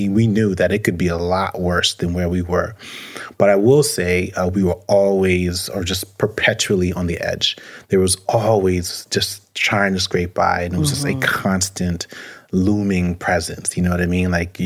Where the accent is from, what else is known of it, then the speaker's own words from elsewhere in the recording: Brooklyn, New York, United States; Yeah, so I grew up in Brooklyn, New York City. This was in 1980s, 1990s Brooklyn. For the most part, I grew up in poverty. I was largely raised by a single mother. She's an immigrant from Jamaica.